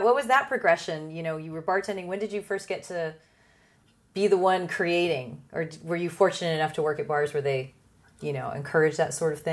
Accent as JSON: {"language": "English", "town": "San Diego", "region": "California", "country": "United States", "said": "I'm from San Diego and then there's LA."}